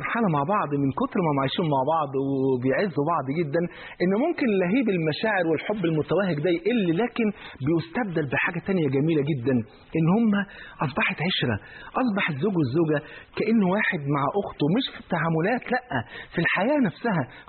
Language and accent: Arabic; Egypt; المشهور عندنا في مصر